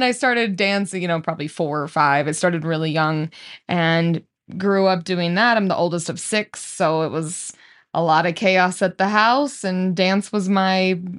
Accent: Orem, Utah, United States; I'm from Orem.

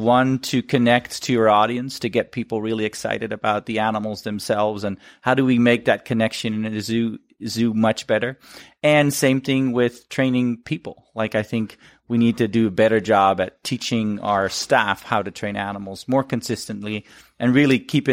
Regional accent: Netherlands; English is a second language; moved away as an adult; now in United States; shows that I'm from Holland.

